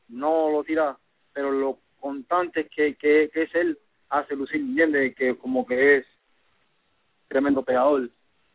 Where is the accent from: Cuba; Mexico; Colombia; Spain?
Cuba; cuando yo vine de Cuba, vine sin nombre, no vine como campeón olímpico